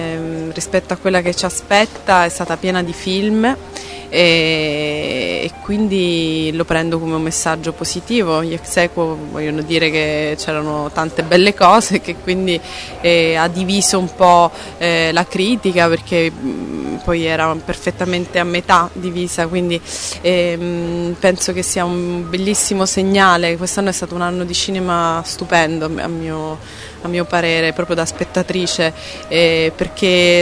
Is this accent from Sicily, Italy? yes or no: yes; Sicily, Italy; dato che sono siciliana, insomma sono un po' scaramanti.